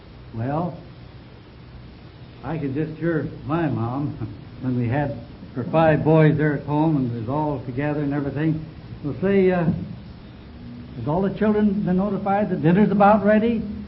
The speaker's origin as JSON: {"language": "English", "town": "Los Angeles", "region": "California", "country": "United States", "said": "She knew that I was from Los Angeles, from that particular family there."}